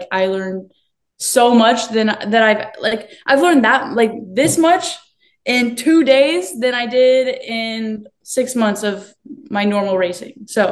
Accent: California, United States; born there; now in Texas, United States; I was born in California and he was also born in California. And, you know, being close to the ocean all the time, now that we're in Texas, we don't get that luxury.

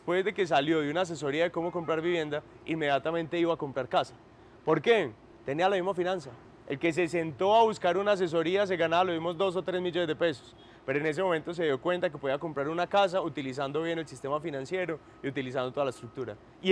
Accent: Colombia; Nosotros como colombianos no nos preparamos ni financieramente ni cómo comprar una vivienda

